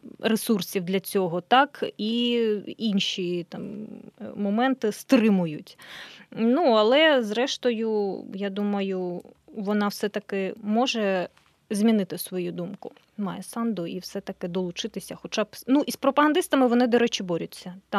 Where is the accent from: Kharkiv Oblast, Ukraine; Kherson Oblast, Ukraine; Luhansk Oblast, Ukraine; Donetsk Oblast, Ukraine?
Luhansk Oblast, Ukraine; Luhansk; я сама з Луганська, ну, мені не можна, не варто пояснювати, що там відбувалося у 2014 році, я все це бачила.